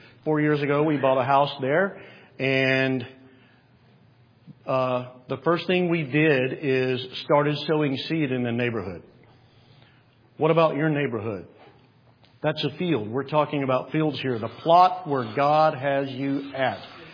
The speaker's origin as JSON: {"language": "English", "region": "Georgia", "country": "United States", "said": "We are from South Georgia"}